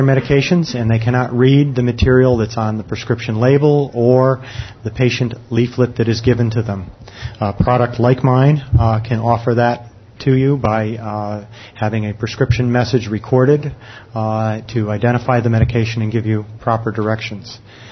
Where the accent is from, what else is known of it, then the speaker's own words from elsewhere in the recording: Connecticut, United States; I'm a pharmacist from Connecticut